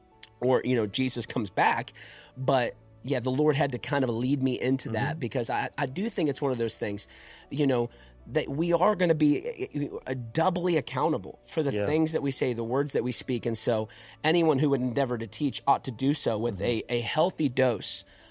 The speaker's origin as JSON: {"language": "English", "town": "San Angelo", "region": "Texas", "country": "United States", "tie": "born or raised there", "said": "I'm from San Angelo, Texas. It's like West Central Texas."}